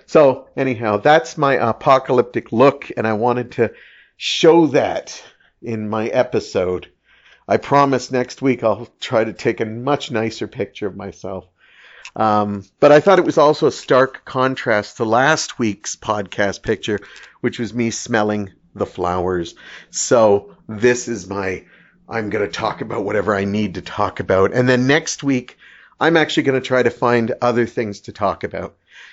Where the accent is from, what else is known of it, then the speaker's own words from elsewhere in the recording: Canada; I'm still a Canadian